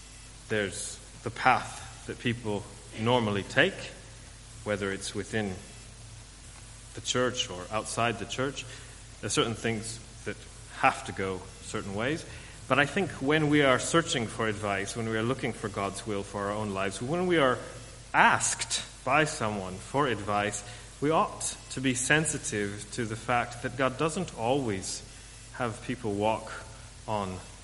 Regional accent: California, United States; Maybe we would have stayed where I grew up in California or where Anna grew up in Italy.

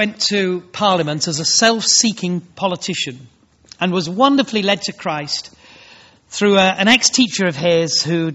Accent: Yorkshire and the Humber, United Kingdom; And I am a Yorkshireman, and that seemed a lot to me

